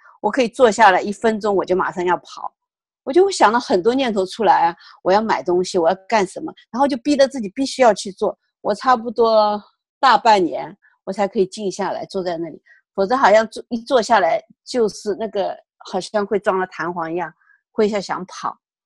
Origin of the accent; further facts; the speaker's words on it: China; now in United States; 我们是从中国过来，所以好像是，所以在共产党教育下是一种无神论者